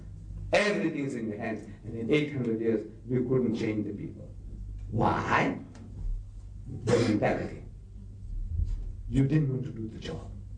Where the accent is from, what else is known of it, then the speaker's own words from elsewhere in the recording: South Africa; I'm a South African. And as a South African, you people won't give me a visa.